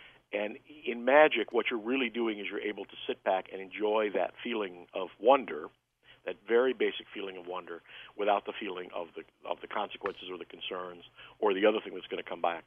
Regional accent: Chicago, Illinois, United States; Oh, well, I was a kid performer in Chicago. I grew up in Chicago, and there was a great magic shop in Chicago and great magicians.

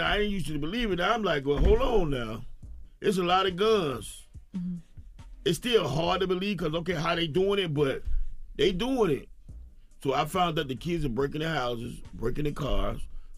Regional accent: the South, United States; Well, I'm from the South, but they don't really.

